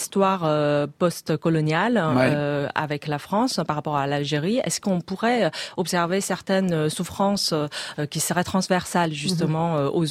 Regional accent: Switzerland; accent: Swiss; Les gens n'arrêtent pas de revenir sur mon accent en me disant que voilà, c'est pas un accent chinois, mais c'est un accent suisse.

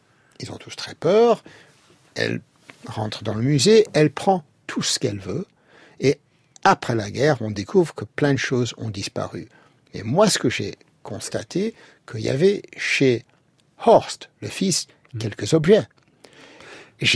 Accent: France; Je suis français.

